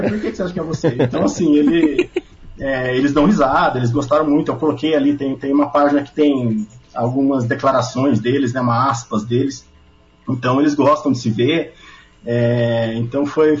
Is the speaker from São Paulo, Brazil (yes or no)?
yes; Presidente Prudente, São Paulo, Brazil; eu sou de Presidente Prudente, aqui no interior de São Paulo